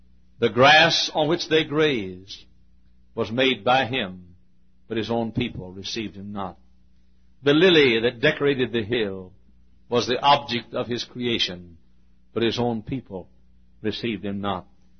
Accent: Italy, Texas, United States; born there; I'm glad that people still write me from the city of my birth and tell me that they're glad that I was born in Italy, Texas

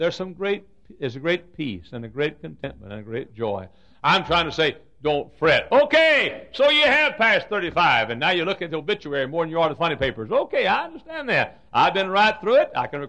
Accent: Texas, United States; I grew up in Texas being afraid I was going to be killed by a tornado.

